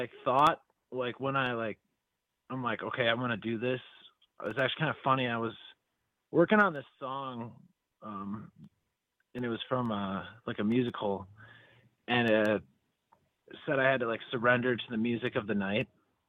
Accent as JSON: {"language": "English", "town": "Kimberly", "region": "Wisconsin", "country": "United States", "tie": "born or raised there", "said": "I grew up in Kimberly, up in the Appleton area."}